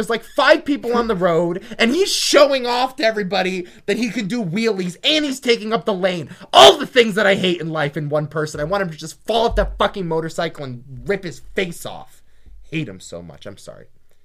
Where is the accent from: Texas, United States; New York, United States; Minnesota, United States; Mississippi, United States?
Minnesota, United States; Oh, it's surrogate, you know. I'm from Minnesota.